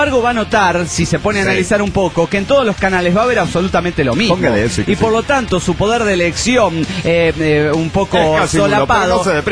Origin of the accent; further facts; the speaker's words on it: Cochabamba, Bolivia; de Cochabamba, Bolivia.